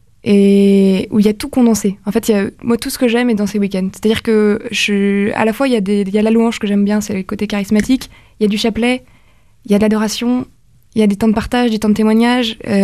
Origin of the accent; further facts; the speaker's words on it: Lille, Hauts-de-France, France; En fait, je viens de Lille et à Lille, tous les ans, il y avait un week-end organisé.